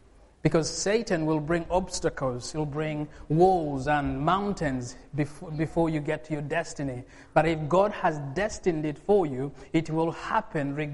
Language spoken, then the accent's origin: English; Uganda; I'm from Uganda, by the way. So Uganda is my native country, but I call myself English. In fact, I call myself Ugandan English.